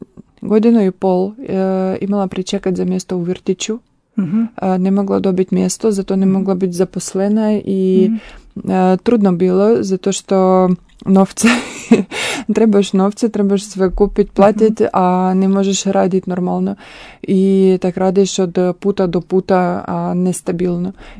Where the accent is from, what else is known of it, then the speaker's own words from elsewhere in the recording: Zaporizhzhia, Zaporizhzhia Oblast, Ukraine; Croatian is a second language; iz Ukrajine, grad Zaporožje. Imam 34 godina.